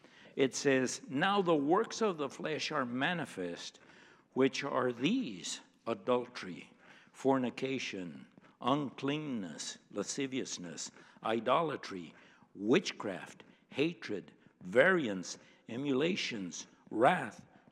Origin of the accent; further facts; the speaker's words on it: United States; They didn't pick me as some as a Yankee.